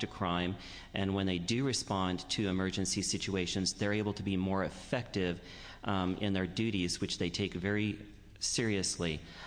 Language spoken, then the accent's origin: English; Prineville, Oregon, United States; I'm from Prineville.